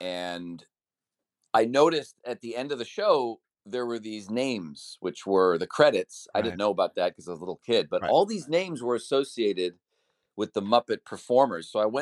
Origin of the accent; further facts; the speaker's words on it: Cleveland, Ohio, United States; I mean, I grew up in Cleveland, right?